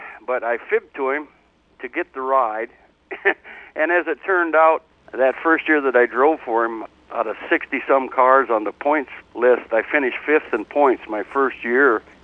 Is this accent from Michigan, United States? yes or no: no; Rushmore, Minnesota, United States; Well, I grew up by Rushmore, Minnesota, not very far from Worthington.